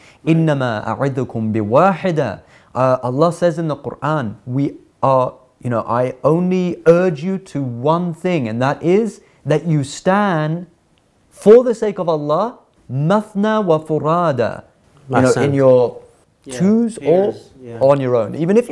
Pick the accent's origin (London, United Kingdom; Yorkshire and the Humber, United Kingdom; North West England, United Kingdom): London, United Kingdom; from places like London, from my hometown, London